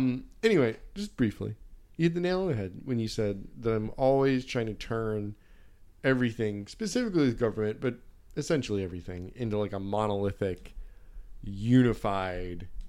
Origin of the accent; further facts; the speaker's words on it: United States; I guess if I was the government of Indonesia, but I mean, I'm just an American trying to help them out.